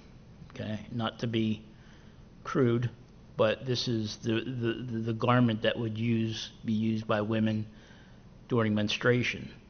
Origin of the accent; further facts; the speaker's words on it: Philadelphia, Pennsylvania, United States; I grew up in Philadelphia, and there are sections of Philadelphia that would definitely match that description.